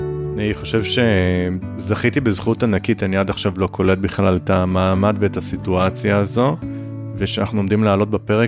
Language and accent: Hebrew; Nahariya, Northern District, Israel; אני בשנות ה-2000, כשגדלתי בנהריה